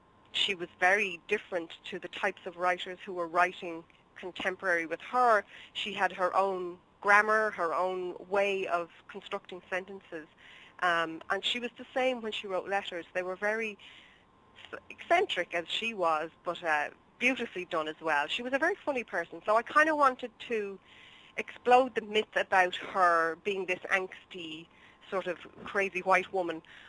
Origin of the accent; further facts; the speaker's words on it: Leinster, Ireland; So I'm from County Dublin, and so I made her be from my home place.